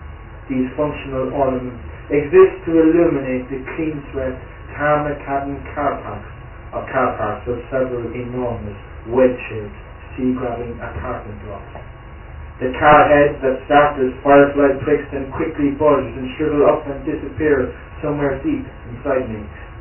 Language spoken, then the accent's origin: English; Ireland; I grew up in Clon, which has like 2,500 people and 40 pubs